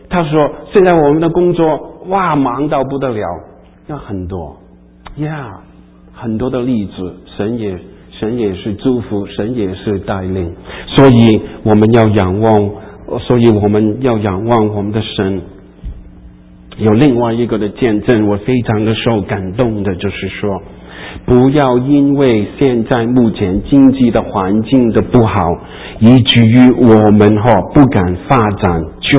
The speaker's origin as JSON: {"language": "Chinese", "country": "Taiwan", "said": "我们从台湾来的"}